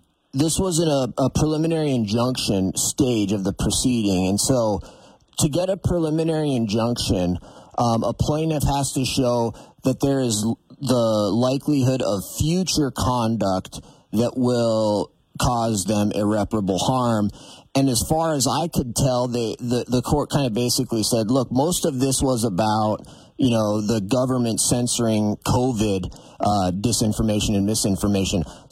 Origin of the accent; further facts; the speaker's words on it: Manhattan, Montana, United States; now in Billings, United States; I'm an attorney here in Billings. I'm from Manhattan, Montana.